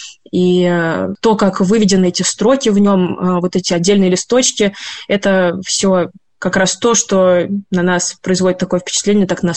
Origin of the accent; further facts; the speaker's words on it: Saint Petersburg, Russia; я жительница Петербурга, коренная петербурженка.